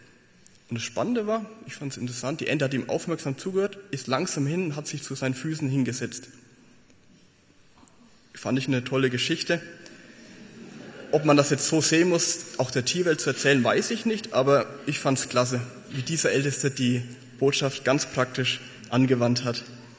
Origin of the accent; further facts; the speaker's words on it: Würzburg, Bavaria, Germany; bei uns in der Gemeinde in Würzburg, wo ich herkomme ursprünglich